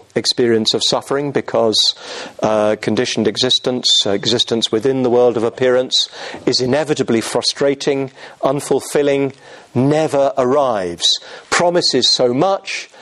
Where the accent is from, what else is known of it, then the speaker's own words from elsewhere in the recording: England, United Kingdom; going to an English public school, which, as every Englishman knows, is a private school, completely incomprehensible to foreigners.